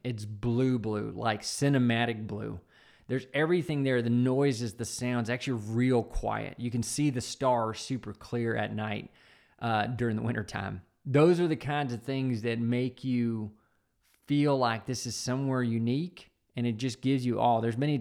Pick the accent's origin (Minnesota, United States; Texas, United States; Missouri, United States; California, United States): Texas, United States; I'm a Texan, and I'll tell you, I'm proud of how big our state is.